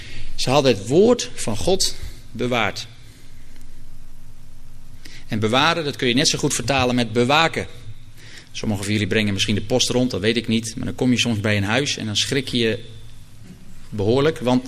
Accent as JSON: {"language": "Dutch", "town": "Ede", "region": "Gelderland", "country": "Netherlands", "said": "Zelfs, ik kom uit Ede, er zijn veel meer kerken"}